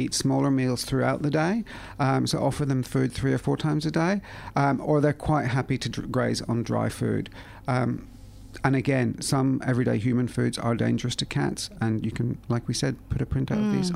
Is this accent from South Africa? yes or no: no; Ireland; now in Australia; I grew up with horses in Ireland, and it's very different there.